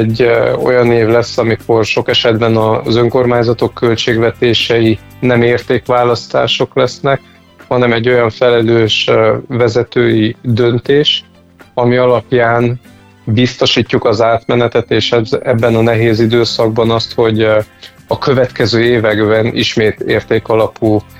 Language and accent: Hungarian; Odorheiu Secuiesc, Harghita, Romania; én székelyudvarhelyi vagyok